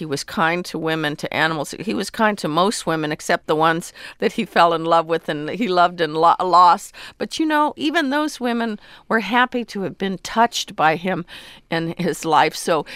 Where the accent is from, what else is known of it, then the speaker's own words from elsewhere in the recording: Las Cruces, New Mexico, United States; I grew up on the Texas-Mexico-New Mexico border in a place called Las Cruces.